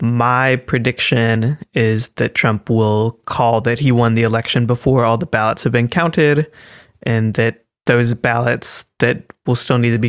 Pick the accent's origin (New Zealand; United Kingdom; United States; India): United States; moved away; basically feeling like you have to defend yourself whenever you're introducing yourself as an American